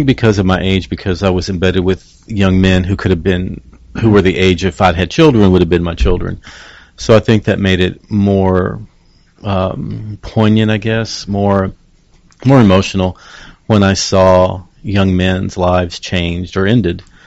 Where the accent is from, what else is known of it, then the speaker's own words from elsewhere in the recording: Dumas, Texas, United States; Well, I'm originally from the Texas Panhandle in a small town north of Amarillo in Dumas.